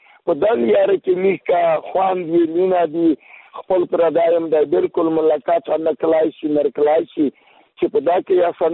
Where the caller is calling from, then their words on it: Pakistan; ما وی چې زه به ټلیفون وکړم، زه په افغانستان کې نه یم، په پاکستان کې یم.